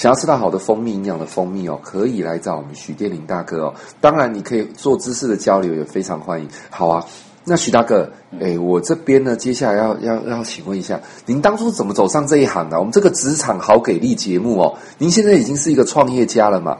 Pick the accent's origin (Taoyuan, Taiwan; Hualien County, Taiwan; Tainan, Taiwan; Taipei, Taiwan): Taoyuan, Taiwan; 我也是桃园人。在观音做工程师，